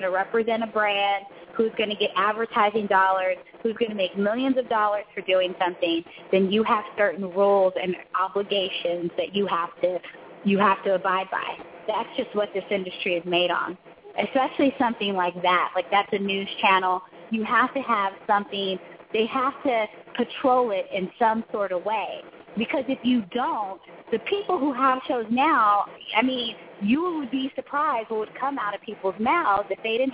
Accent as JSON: {"language": "English", "region": "Texas", "country": "United States", "tie": "born or raised there", "said": "I grew up in Texas."}